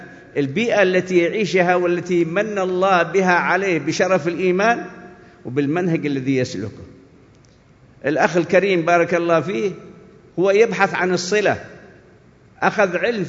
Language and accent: Arabic; Yemen; لكن كيف لو تكلمنا عن بلدنا اليمن